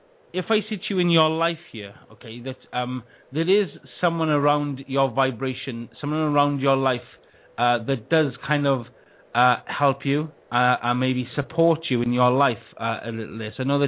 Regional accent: Wales, United Kingdom; accent: Welsh; like Victor was having on the last one with me with my Welsh accent.

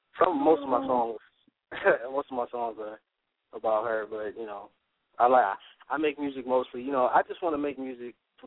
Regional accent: Detroit, Michigan, United States; And being that I'm from Detroit, a lot of that Motown influence is in me

